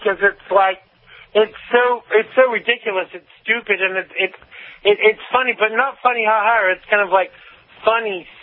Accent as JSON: {"language": "English", "country": "United States", "said": "the first thing for me, as an American..."}